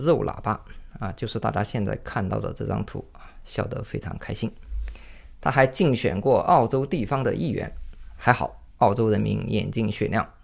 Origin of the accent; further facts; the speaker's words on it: China; 这个事儿用我们中国人熟悉的话来解释是什么呢？